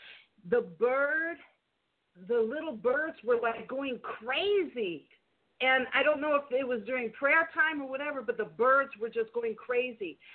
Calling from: California, United States; doctor of natural health sciences, and I'm calling, it's a 614 is Ohio, but I'm calling from California, sunny California.

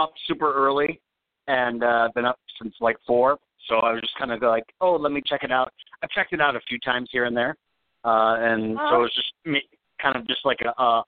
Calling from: Phoenix, Arizona, United States; I'm in Phoenix.

